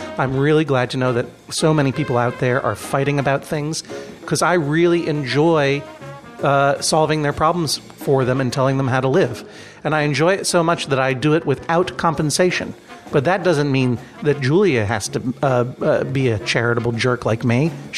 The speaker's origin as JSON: {"language": "English", "town": "Brookline", "region": "Massachusetts", "country": "United States", "said": "That's my sort of my hometown. I'm from Brookline, as you know."}